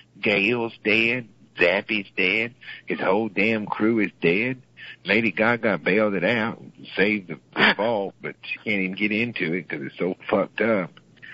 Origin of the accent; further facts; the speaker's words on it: Canada; But being Canadian, we can understand your affinity for such vulgarity, but it's understandable.